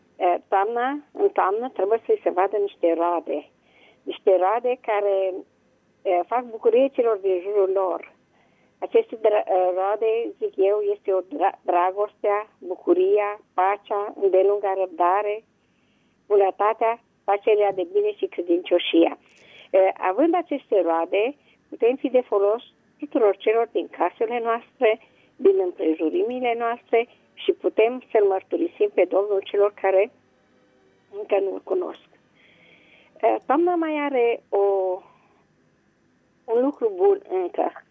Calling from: Aiud, Alba County, Romania

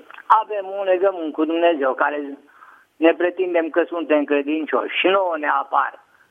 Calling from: Bucharest, Romania; sunt din București.

